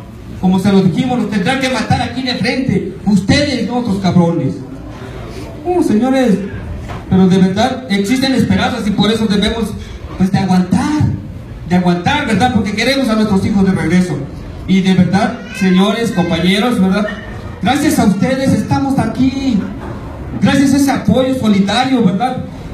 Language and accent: Spanish; Mexico; nosotros como mexicanos